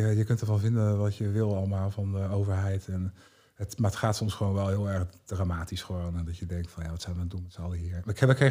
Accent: Netherlands; ik kom uit Nederland.

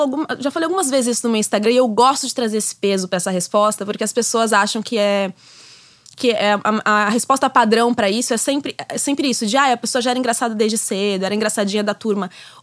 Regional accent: São Paulo, Brazil; Sou de São Paulo.

